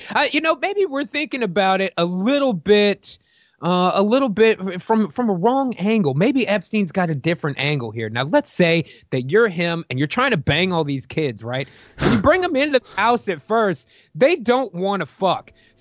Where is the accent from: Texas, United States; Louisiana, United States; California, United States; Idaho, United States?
Texas, United States; He's from my home state of Texas.